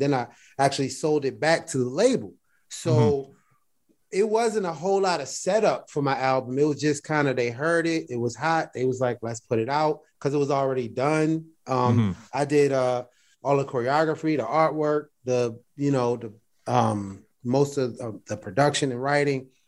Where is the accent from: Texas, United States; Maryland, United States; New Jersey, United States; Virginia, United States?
Maryland, United States; Baltimore; Because, you know, Jada's from Baltimore, and that's my hometown.